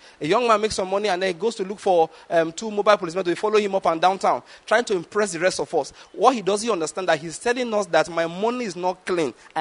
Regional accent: Nigeria; Listen, I have noticed as a Nigerian that the problem with Nigerians, apart from corruption, is that they are inherently oppressors.

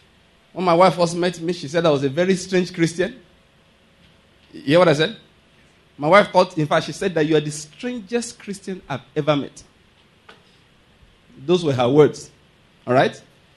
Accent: Nigeria; I'm not an American, all right? I'm a Nigerian.

